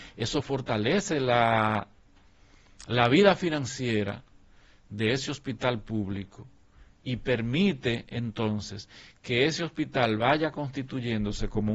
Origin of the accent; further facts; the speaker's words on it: Dominican Republic; Y eso nosotros, como dominicanos, debemos felicitar al gobierno de la República Dominicana